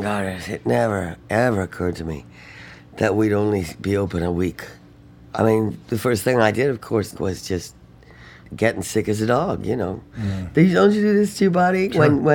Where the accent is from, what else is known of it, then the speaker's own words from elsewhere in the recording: London, United Kingdom; now in New York, United States; You know, I came to New York to be a Broadway star. I grew up in London, great theater shows and stuff.